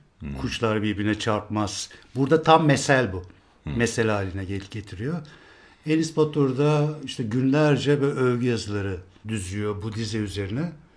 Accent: İzmir, Turkey; Biliyorsun ben İzmirliyim.

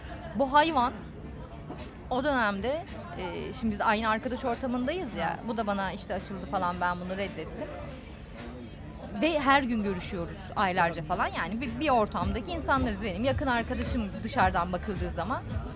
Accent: Kadıköy, Istanbul, Turkey; Neyse işte benim gençliğim Kadıköy'de geçti.

